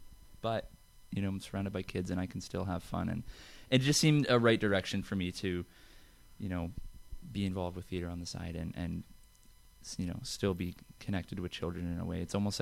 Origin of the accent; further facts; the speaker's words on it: Sarnia, Ontario, Canada; I grew up in Sarnia